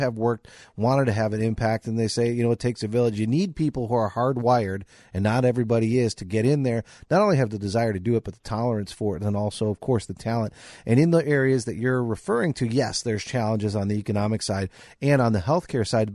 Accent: Chicago, Illinois, United States; growing up in the Chicagoland area, of course, right?

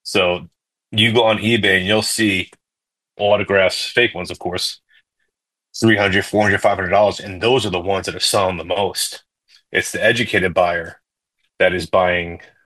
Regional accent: New York, United States; So I'm born and raised in New York, Long Island

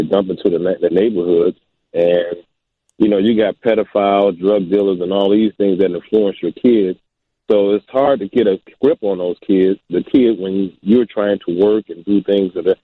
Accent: Inglewood, California, United States; Inglewood.

